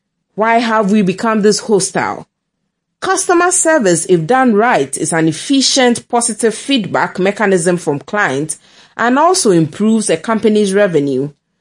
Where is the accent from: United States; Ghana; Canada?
Ghana; Are they thinking that I'm not Ghanaian, and so the Ghan language is alien to me?